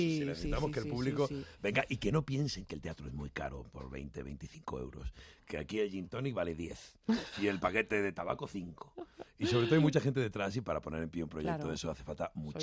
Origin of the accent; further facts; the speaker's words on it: Jaén, Andalusia, Spain; moved away as an adult; now in Madrid, Spain; con mi compañía en Jaén, de donde soy originario, y aquí en Madrid 17 años, y precisamente mañana, hace 17 años que aparecí aquí